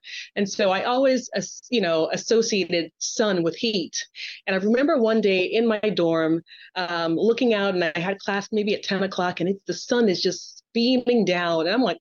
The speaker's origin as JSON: {"language": "English", "town": "St. Thomas", "country": "U.S. Virgin Islands", "tie": "born or raised there", "moved": "as an adult", "lives_now": "United States", "said": "You know, I grew up in a very, very small island, St. Thomas in the Virgin Islands, and I was born and raised there and didn't move to the U.S. mainland until I was 18."}